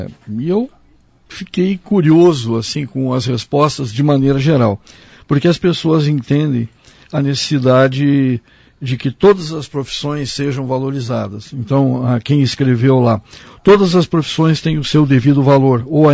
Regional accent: Porto Alegre, Rio Grande do Sul, Brazil; born there; apesar que eu nasci em uma capital, foi em Porto Alegre.

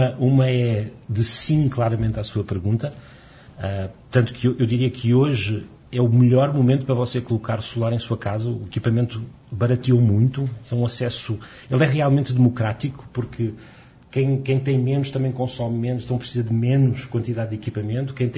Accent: Portugal; now in Brazil; Eu, como vocês percebem, eu sou português. Na Europa, isso já está muito mais avançado, mas vai acontecer o mesmo aqui.

